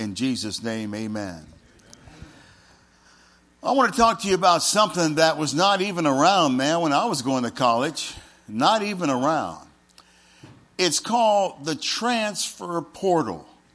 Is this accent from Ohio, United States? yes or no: yes; Cincinnati, Ohio, United States; You see, I grew up in Cincinnati, Ohio, in a completely different culture, a completely different environment.